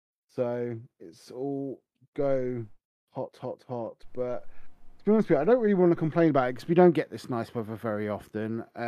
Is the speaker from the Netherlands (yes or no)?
no; United Kingdom; And we're British, so we're allowed to moan about this.